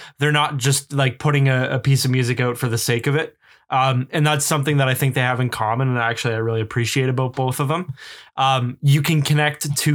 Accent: Canada; I know that thing because I'm Canadian.

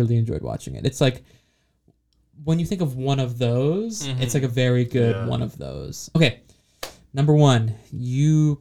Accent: United Kingdom; also born or lived in United States; I'm British and American at the same time.

